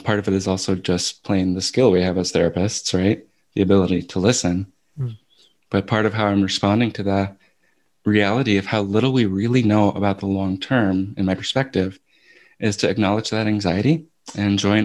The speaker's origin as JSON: {"language": "English", "town": "Providence", "region": "Rhode Island", "country": "United States", "tie": "born or raised there", "said": "I think of my teachers from high school in Providence. I grew up in Rhode Island"}